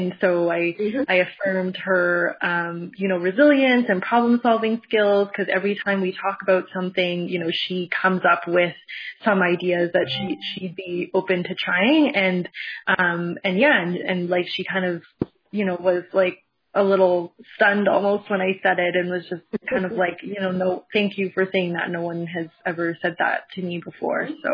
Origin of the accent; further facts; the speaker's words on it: Calgary, Alberta, Canada; I'm from Calgary, Canada.